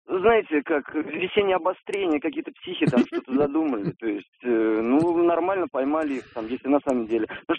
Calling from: Orenburg, Orenburg Oblast, Russia; Я из Оренбурга звоню.

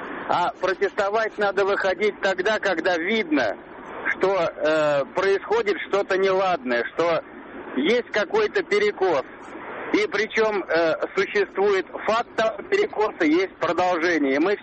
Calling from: Moscow, Russia; Я из Москвы еду на работу.

